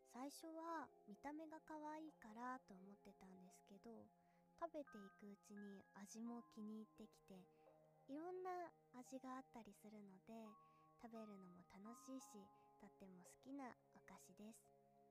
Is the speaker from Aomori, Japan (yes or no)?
no; Tokyo, Japan; also born or lived in Iwate; 出身地は東京です。幼い頃少しの間だけ岩手県に住んでいたこともあります。それ以外は基本的に都心で育ったので、